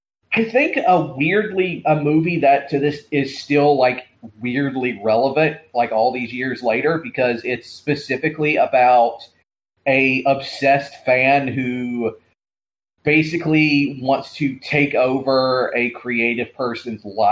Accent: Georgia, United States; A grand jury in my home state of Georgia has subpoenaed several of Trump's allies over their attempt to overturn the presidential election in my state.

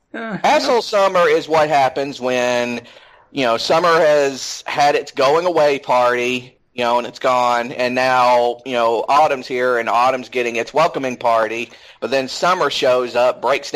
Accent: Georgia, United States; And a story out of my home state of Georgia, specifically from Randolph County.

